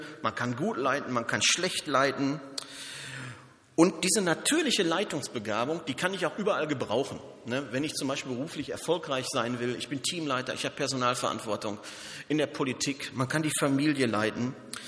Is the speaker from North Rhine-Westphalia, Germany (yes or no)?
yes; North Rhine-Westphalia, Germany; Und ich komme ja ursprünglich aus Westfalen, also hinterm Tunnel hier vorne, ne? Und in Westfalen, da gibt es nochmal dunkleres Brot, und zwar Schwarzbrot nennt man das.